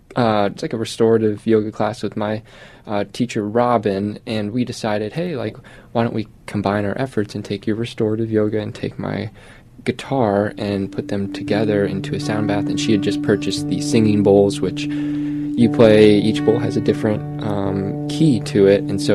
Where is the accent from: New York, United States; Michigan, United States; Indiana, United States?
Indiana, United States; Indianapolis; Yeah, I'm from Broad Ripple. Okay. Grew up there, been there for most of my life, and yeah, love it in Indy.